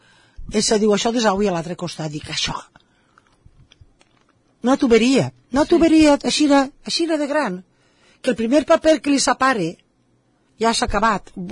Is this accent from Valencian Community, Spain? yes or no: yes; Oliva, Valencian Community, Spain; No la coneixia al meu poble. I es va quedar embluïda de veure el poble d'Oliva.